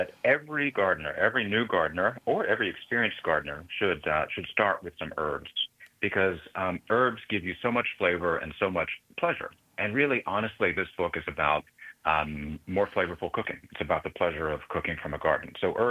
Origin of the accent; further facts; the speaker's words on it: the South, United States; So I'm a Southerner.